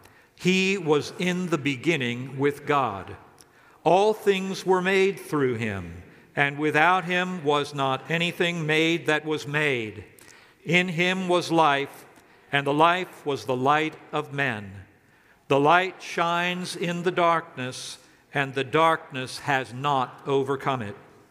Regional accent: Silver Spring, Maryland, United States; Growing up in Silver Spring in the 50s and 60s, I didn't grow up in a religious home

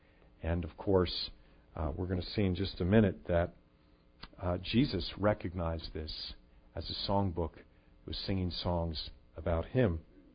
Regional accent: United States; I think it's one of the trials of being an American.

